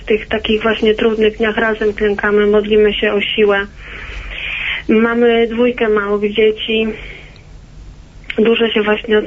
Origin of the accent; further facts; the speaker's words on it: Konin, Greater Poland Voivodeship, Poland; now in Oława, Poland; Ja wywodzę się z Konina